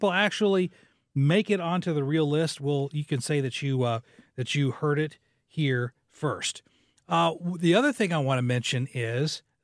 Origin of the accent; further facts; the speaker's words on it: West Frankfort, Illinois, United States; next time I visit my relatives in my hometown, there's a Casey's in West Frankfort.